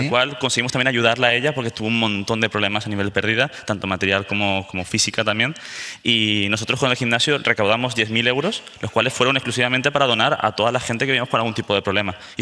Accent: Catarroja, Valencian Community, Spain; yo toda mi vida he vivido en Catarroja.

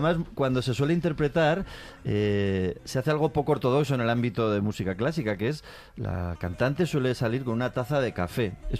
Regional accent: Burgos, Castile and León, Spain; Yo soy de Burgos y no hablo bien inglés, pero me habéis entendido.

